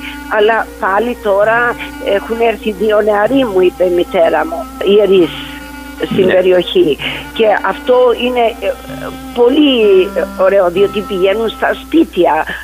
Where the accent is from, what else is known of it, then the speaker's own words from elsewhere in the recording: Himara, Vlorë County, Albania; Και όταν έμαθε που ήμουν από τη Χιμάρα